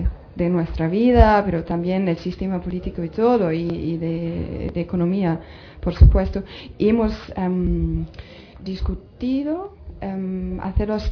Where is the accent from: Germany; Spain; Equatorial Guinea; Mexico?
Germany; Spanish is a second language; yo soy de Alemania, pero estoy aquí con un grupo de jóvenes de Alemania